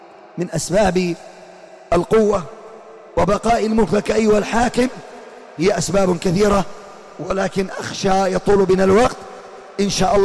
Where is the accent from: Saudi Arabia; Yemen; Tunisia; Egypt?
Yemen; مما أوصي القادة والحكام في بلادنا اليمن